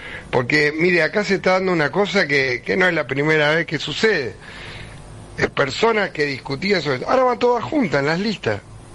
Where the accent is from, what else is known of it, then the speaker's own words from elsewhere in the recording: Rosario, Santa Fe, Argentina; Nuestro tricentenario. Y yo soy rosarino.